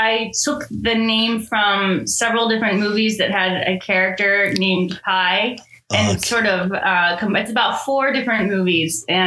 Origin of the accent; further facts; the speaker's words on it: Maryland, United States; born there; So I was born about 20 minutes south of Baltimore.